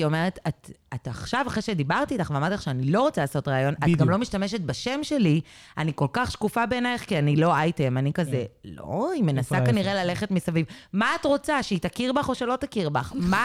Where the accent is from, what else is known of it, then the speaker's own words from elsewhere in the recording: Tel Aviv, Tel Aviv District, Israel; זה יותר חושף את השמרנות שלנו כתל אביבים